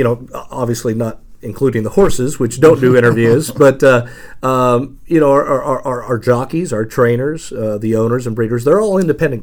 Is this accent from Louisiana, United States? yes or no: no; California, United States; I grew up in Southern California. My father would take me out to the track probably about 5 days a year for the big races.